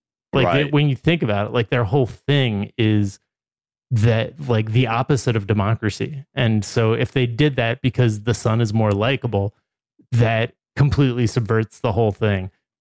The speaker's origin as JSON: {"language": "English", "town": "Philadelphia", "region": "Pennsylvania", "country": "United States", "said": "Hey, you're hanging with two Philly guys over here."}